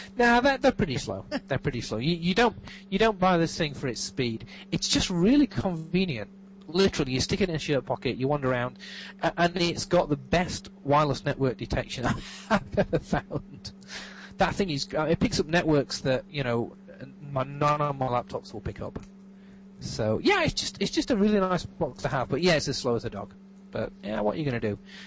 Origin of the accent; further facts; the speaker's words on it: England, United Kingdom; now in United States; But I'm English, and it's what I'm best at.